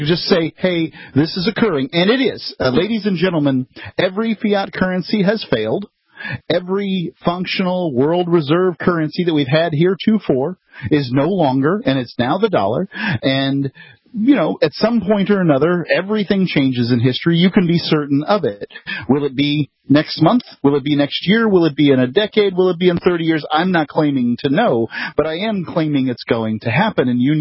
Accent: United States; No, because it benefits me as an American.

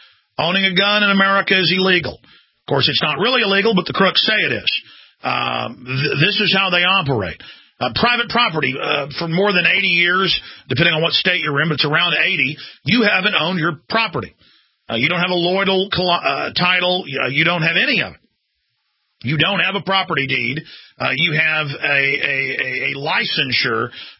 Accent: Dallas, Texas, United States; also born or lived in Rockwall; I know growing up in Dallas before we moved out to Rockwall, my parents had some vegetable boxes.

